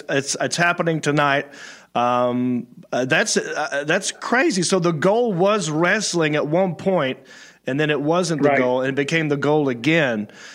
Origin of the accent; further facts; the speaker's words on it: Hickory, North Carolina, United States; I grew up in North Carolina, Hickory, North Carolina, not a big town, outside of Charlotte.